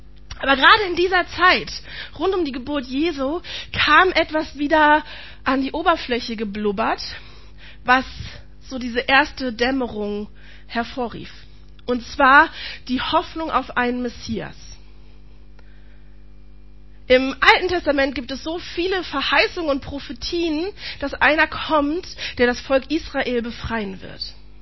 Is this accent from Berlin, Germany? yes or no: yes; Berlin, Germany; accent: Berlin; Also ich bin Berliner. Wer das an meiner Berliner Schnauze noch nicht rausgefunden hat, ich bin Westberliner Kind. Also ich bin ungefähr ein Jahr vor der Mauer, bevor die Mauer gefallen ist, geboren. Also Westberlin ist auch so relativ bei mir. Aber Berlin.